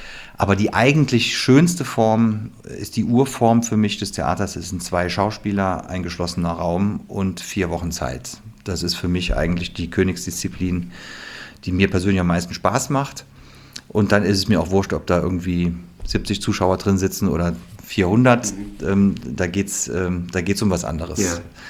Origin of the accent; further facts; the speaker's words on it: West Germany, Germany; Und sie kommt aus dem Osten, ich komme aus dem Westen